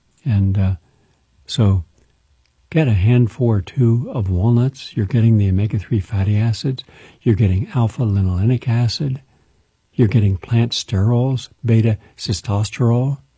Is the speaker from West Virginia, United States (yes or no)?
yes; West Virginia, United States; By the way, Marshall University is in my home state of West Virginia.